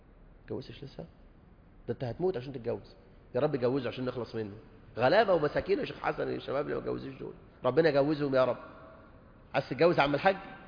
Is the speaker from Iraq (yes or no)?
no; Egypt; فعلا احنا عندنا في مصر وحدها رسميا حوالي 5 مليون امراه مطلقه